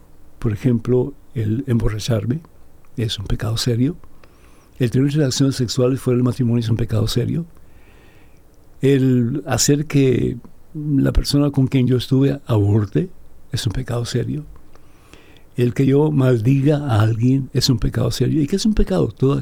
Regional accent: Cuba; Y nada más y nada menos que en mi país de origen, que es Cuba.

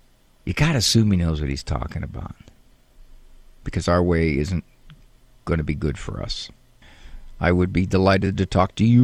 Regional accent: Canton, Ohio, United States; That house was in the northeast end of Canton. Very familiar with the area. I grew up in Canton.

